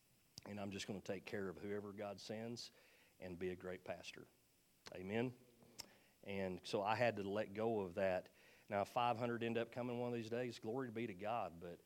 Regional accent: Leedey, Oklahoma, United States; I'm going back to my hometown, and I'm going to plant a church there, and we're going to be a church of 500 in Leedia. Hello, the town's only 475 people

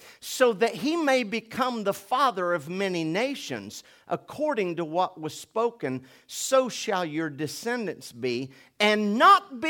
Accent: Oklahoma, United States; Because I was raised in the Oklahoma educational system where we still pay our landscapers more than our educators.

